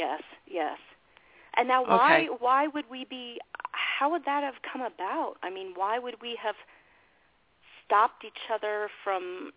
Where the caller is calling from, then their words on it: Colorado, United States; Hi, everyone. … I'm calling from Colorado.